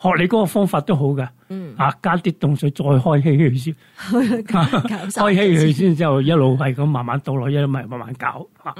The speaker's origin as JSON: {"language": "Cantonese", "country": "China"}